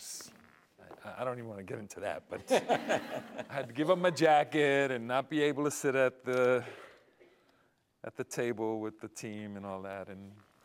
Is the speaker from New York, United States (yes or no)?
yes; New York City, New York, United States; also born or lived in Puerto Rico; Well, because of family dynamics, we tended to move around a lot. So I basically lived all over five boroughs of New York City and spent a fair amount of time in Puerto Rico, where my mother's from, also 2 or 3 years.